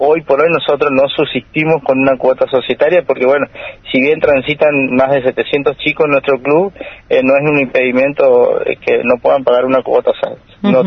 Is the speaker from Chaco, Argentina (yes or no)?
yes; General Pinedo, Chaco, Argentina; Te corrijo, soy de General Pinedo.